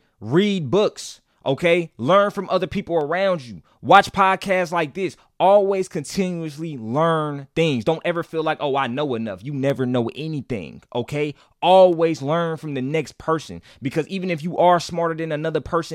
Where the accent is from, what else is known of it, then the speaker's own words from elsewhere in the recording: North Carolina, United States; Now, for y'all that know me, I'm from North Carolina.